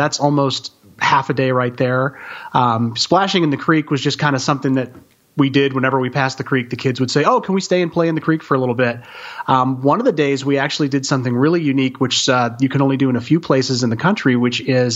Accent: Fort Lauderdale, Florida, United States; I grew up in Fort Lauderdale, and since we left Florida, this is the most sand I have.

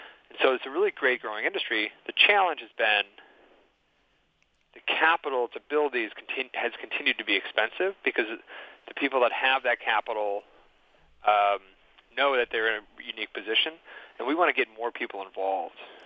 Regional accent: Buffalo, New York, United States; Came home. I grew up in Buffalo, New York

